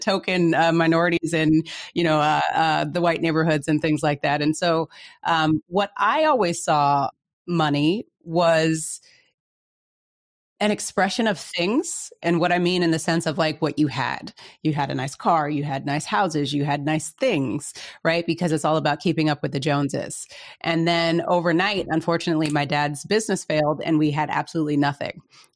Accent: East Coast, United States; also born or lived in Lawrence, Kansas; But I was born in Lawrence, Kansas, so shout out to that. But I don't really claim Lawrence, Kansas, because we moved out to the East Coast soon after I was born.

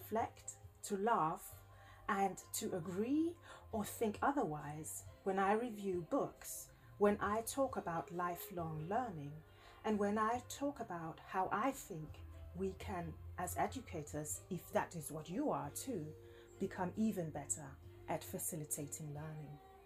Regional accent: Denmark; English is a second language; There will be frequent references to films, to history, and also to my hometown, which is in Denmark.

